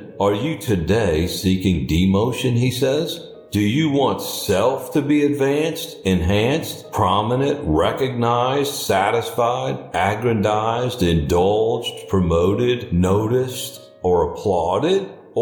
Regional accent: New Orleans, Louisiana, United States; I grew up in New Orleans.

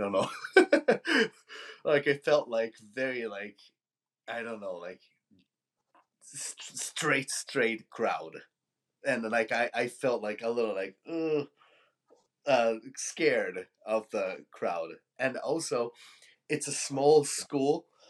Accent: Hyogo, Japan; moved away as an adult; now in United States; Yes, I'm originally from Japan.

